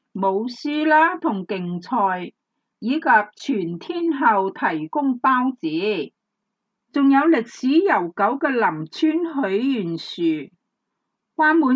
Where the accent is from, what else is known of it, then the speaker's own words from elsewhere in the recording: Hong Kong; 香港的庙宇众多，也是体现了我们香港人